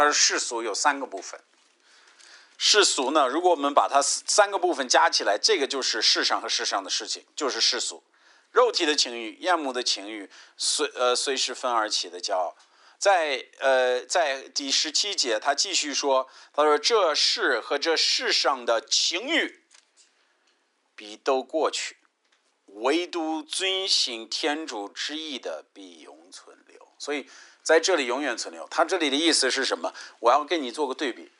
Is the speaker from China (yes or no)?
no; United States; 我觉得我们小时候我们是美国人嘛，那美国有很多习俗，很多风俗是和